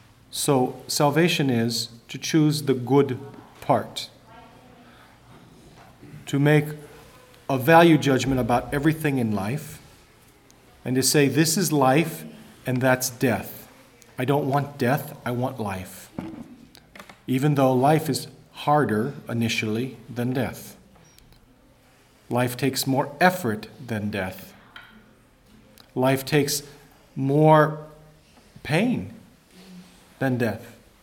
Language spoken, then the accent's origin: English; Ireland; Maybe it's me being an Irishman or something.